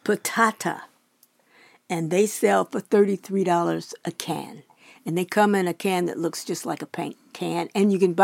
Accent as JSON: {"language": "English", "town": "Chicago", "region": "Illinois", "country": "United States", "tie": "born there", "said": "Actually, I was in Chicago. I was born in Chicago."}